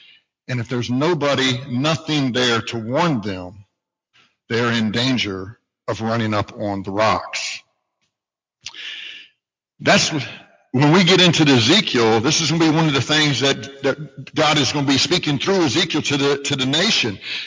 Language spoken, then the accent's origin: English; Virginia Beach, Virginia, United States; I grew up in Virginia Beach, Virginia.